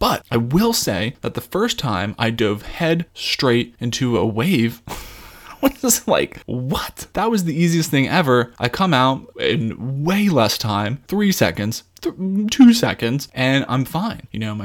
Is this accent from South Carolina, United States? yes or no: no; Colorado, United States; also born or lived in New Jersey; I was born in New Jersey, and I lived there for some years as a child before I moved to Colorado, and I actually grew up in Colorado.